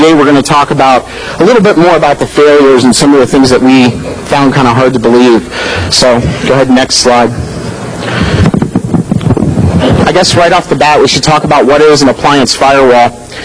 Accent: Columbus, Ohio, United States; I'm from Columbus, Ohio, 614, and I'm the alpha dog of the wolf pack up there.

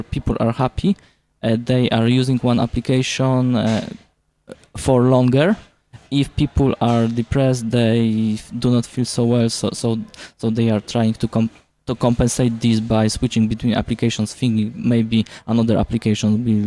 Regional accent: Poland; I'm from Poland.

